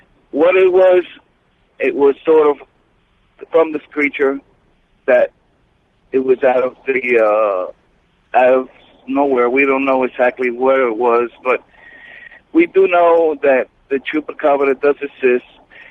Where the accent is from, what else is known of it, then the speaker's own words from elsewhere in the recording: Puerto Rico; I'm a reporter from Puerto Rico